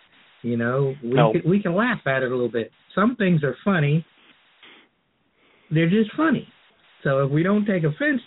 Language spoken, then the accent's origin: English; Key West, Florida, United States; Now, Kino sandals are made by hand in Key West. I'm from Key West.